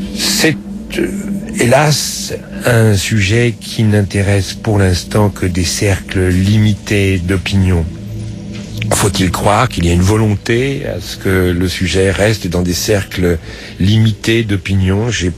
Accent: France

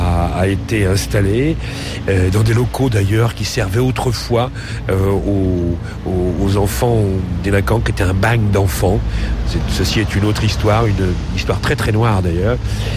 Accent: Île-de-France, France; en tant que Parisien, enfant de ma banlieue de Paris

